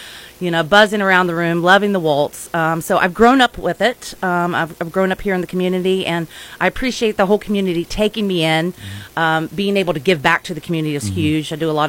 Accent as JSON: {"language": "English", "town": "Charleston", "country": "United States", "tie": "born or raised there", "said": "Yeah, I grew up here in Charleston. I'm a Charleston native. I grew up in the ballroom dance community."}